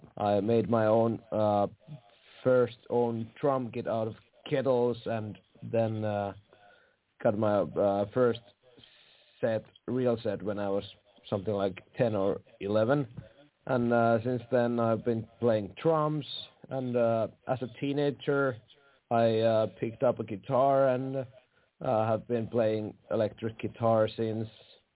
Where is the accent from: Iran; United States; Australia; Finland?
Finland; Yeah, I'm a musician from Finland.